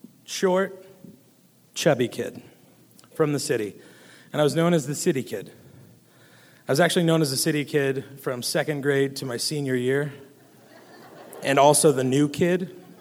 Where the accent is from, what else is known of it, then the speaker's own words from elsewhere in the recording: Pilot Rock, Oregon, United States; also born or lived in Portland; now in Boise, United States; I'm originally from Portland, Oregon. Yeah, Oregonians. But now I'm in Idaho, so switching gears. But when I was about 7 years old, my parents picked up and moved to Pilot Rock, Oregon.